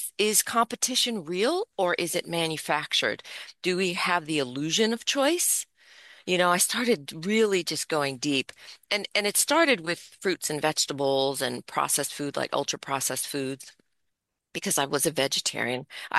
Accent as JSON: {"language": "English", "region": "New York", "country": "United States", "tie": "born or raised there", "said": "I grew up in New York my whole life. I was like, I can always come back. Let me see what's going on in California."}